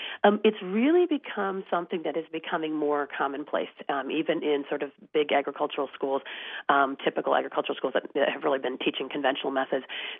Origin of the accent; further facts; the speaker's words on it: Michigan, United States; now in California, United States; And I'm from Michigan myself, so I really understand the agriculture of the Upper Midwest and really appreciate it. And, of course, I live in California